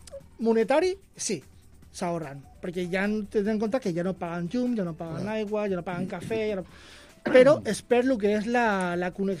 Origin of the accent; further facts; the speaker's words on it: El Prat de Llobregat, Catalonia, Spain; que jo soc del Prat.